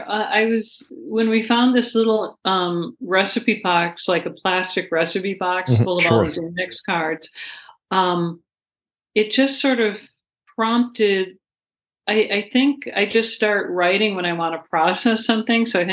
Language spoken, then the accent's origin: English; Minnesota, United States; And of course, being the Minnesotan I am, I was like, could you?